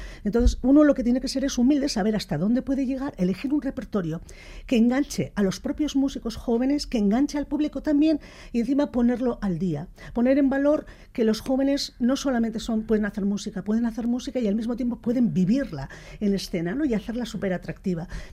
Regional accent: Bilbao, Basque Country, Spain; Yo soy de Bilbao, del mismo Bilbao, del centro de Atxuri, sí. De toda la vida.

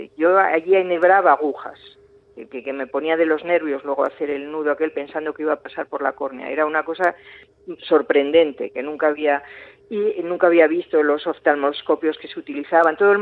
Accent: Oviedo, Asturias, Spain; Yo soy de Oviedo, que es una ciudad en la que la oftalmología brillaba en aquellos años.

